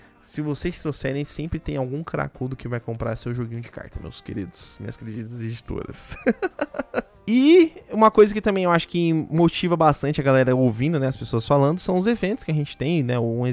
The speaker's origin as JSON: {"language": "Portuguese", "town": "Brasília", "region": "Federal District", "country": "Brazil", "lives_now": "Londrina, Brazil", "said": "Como eu sou de Brasília e minha avó também, então, tipo, essa parte da família de lá e a gente mora em Londrina."}